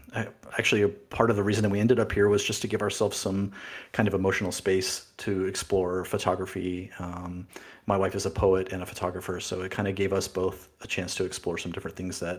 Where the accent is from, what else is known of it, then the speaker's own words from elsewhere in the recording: United States; now in Madrid, Spain; so I currently live in Madrid, Spain, but I am originally from Oklahoma, Texas, in the United States. We've been here in Madrid for about 3 years.